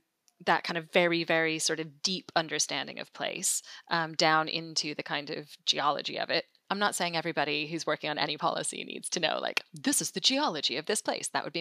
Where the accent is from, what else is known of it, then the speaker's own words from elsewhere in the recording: United States; now in England; if people can't tell from the accent, I am not English. I am American, as opposed to Canadian, which is what I often get.